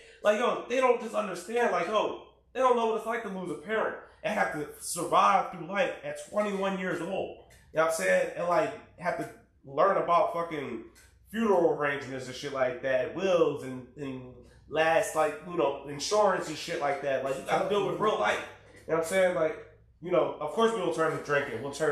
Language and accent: English; Philadelphia, Pennsylvania, United States; trying to figure out what it was like growing up in South Philly, the concrete jungle, you know what I'm saying?